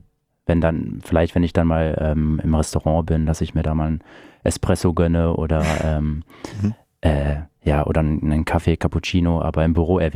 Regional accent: Großenheidorn, Lower Saxony, Germany; Ich komme gebürtig aus Großenhaidern. Mhm. Dementsprechend natürlich auch die Bindung zu dem Verein dort. Bin dort aufgewachsen und bin dann vor knapp 2 Jahren nach Hannover gezogen, in die Südstadt

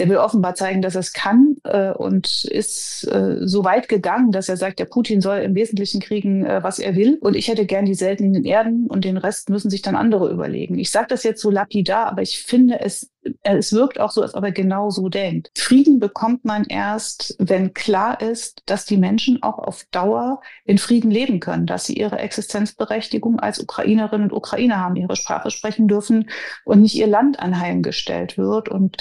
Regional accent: Germany; Jetzt bin ich in der DDR aufgewachsen, sprich in einer Diktatur

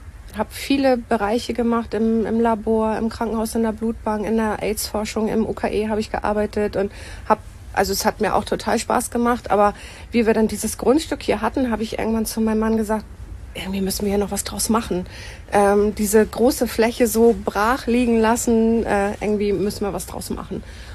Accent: Meldorf, Schleswig-Holstein, Germany; born there; Ich bin tatsächlich geboren in Meldorf. Wir haben lange in Nindorf gewohnt, dann noch in Burg gewohnt und dann bin ich mit meinem Mann noch mal 2,5 Jahre an den Bodensee gezogen.

